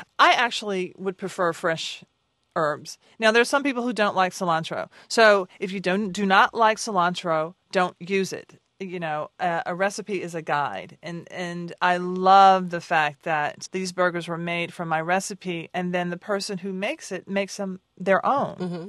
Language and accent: English; Nashville, Tennessee, United States; You know, my grandma made potato salad, and I'm from Nashville, Tennessee, home of the Grand Ole Opry and the Titans.